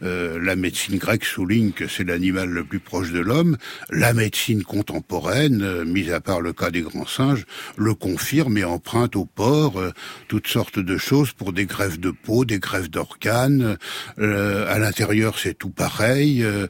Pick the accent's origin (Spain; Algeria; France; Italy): France; Normandy; Quand j'étais enfant, le fermier à côté de chez moi en Normandie élevait des cochons